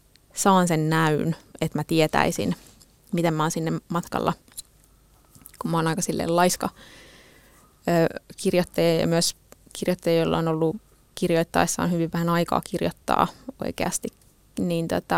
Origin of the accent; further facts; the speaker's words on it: Valkeakoski, Pirkanmaa, Finland; koska mähän olen syntynyt Valkeakoskella. Ja olen siis kasvanut ihan tehtaan naapurissa. Et mun syntymäkoti on ollut siinä Valkeakosken Tervasaaren paperitehtaan kadun toisella puolella.